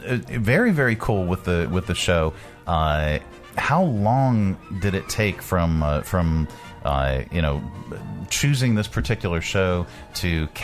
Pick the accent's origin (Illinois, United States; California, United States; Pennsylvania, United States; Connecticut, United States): Pennsylvania, United States; I'm from Pennsylvania, but the other side.